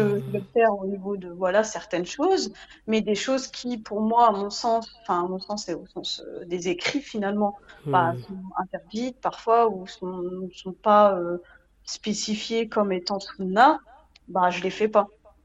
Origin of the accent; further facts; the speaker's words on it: France; mais je suis française.